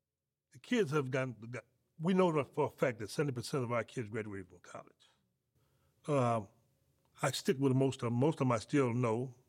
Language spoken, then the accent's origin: English; Chicago, Illinois, United States; Because you know, I grew up in Chicago, but I've been all over the place.